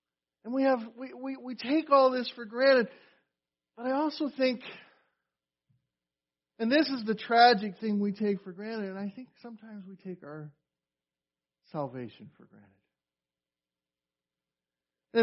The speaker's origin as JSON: {"language": "English", "country": "United States", "said": "being an American, living in the United States, we take that for granted."}